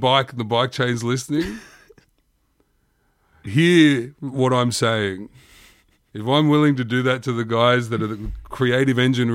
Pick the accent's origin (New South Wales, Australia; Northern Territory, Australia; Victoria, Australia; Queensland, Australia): New South Wales, Australia; Sydney; And I said, I'm from Sydney.